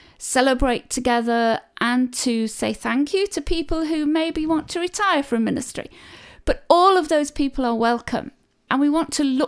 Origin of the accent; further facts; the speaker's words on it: England, United Kingdom; now in Ireland; I'm an Ursuline sister. I'm originally from England, and I came to Ireland 25 years ago now when I joined the Ursuline Sisters here.